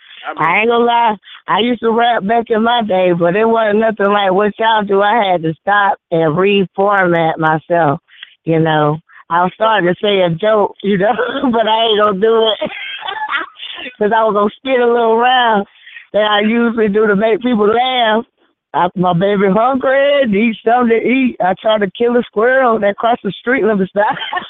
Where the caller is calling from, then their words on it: Augusta, Georgia, United States; I'm calling out of James Brown Town, Augusta, Georgia.